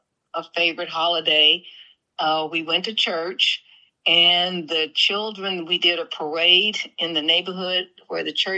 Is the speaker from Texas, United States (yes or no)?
yes; Houston, Texas, United States; I grew up in Houston. We called it Third Ward, Texas.